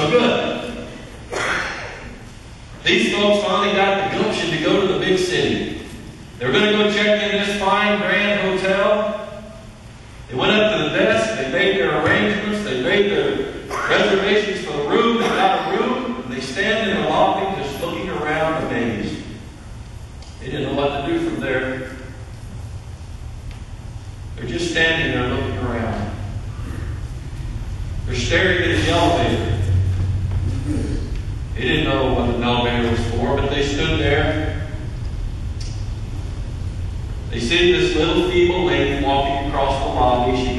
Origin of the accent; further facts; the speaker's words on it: Missouri, United States; I'm from Missouri, down there in the Ozarks, the hillbilly country.